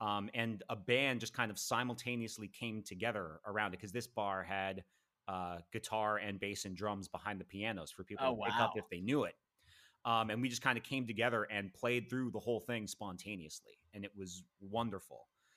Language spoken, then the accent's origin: English; California, United States; I'm from the Bay Area.